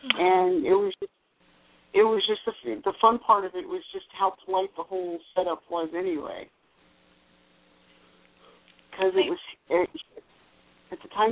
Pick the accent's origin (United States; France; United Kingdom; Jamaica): United States; Florida; born there; But I was born in Florida, so.